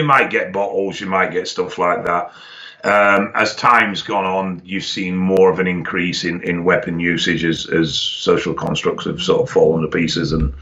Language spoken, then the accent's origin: English; Huddersfield, Yorkshire and the Humber, United Kingdom; Huddersfield Town, my hometown, they had the Huddersfield Young Casuals, and they had the Under Threes.